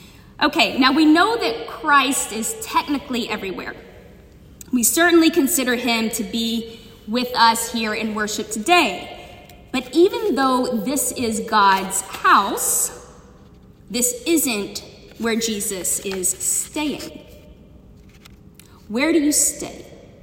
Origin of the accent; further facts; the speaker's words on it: Mississippi, United States; 654 were in my home state of Mississippi.